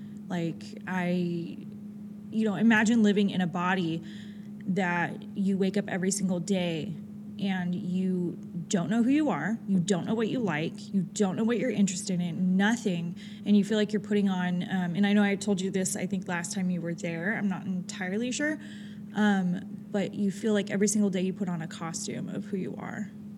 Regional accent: Utah, United States; I mean, I am from Utah, so, I mean, I can get creative.

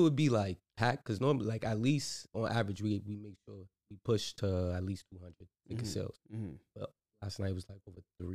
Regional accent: Jamaica; I'm Jamaican and trendy, so the hair do grow.

